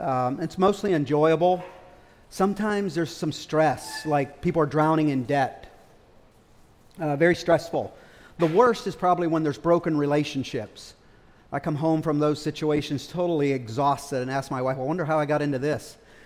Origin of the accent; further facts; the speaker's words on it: Altoona, Pennsylvania, United States; I am, however, not from Lancaster. I'm from Western PA. Blair County is where I'm from, the city of Altoona.